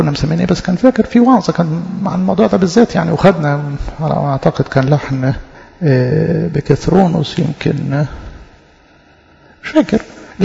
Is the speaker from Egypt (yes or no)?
yes; Egypt; حاجة في طبيعتنا كمصريين بياخدينها من اجدادنا